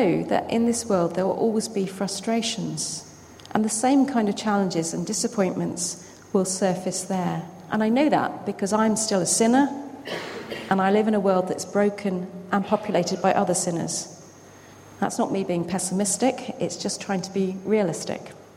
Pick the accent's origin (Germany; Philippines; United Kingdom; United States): United Kingdom; Gloucester, South West England; Bishop Hooper was burnt at the stake in Gloucester, which is my hometown.